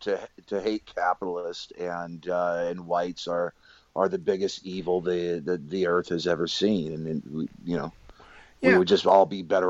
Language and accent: English; Houston, Texas, United States; also born or lived in San Diego; I growing up in Houston and San Diego, experienced racism on a regular basis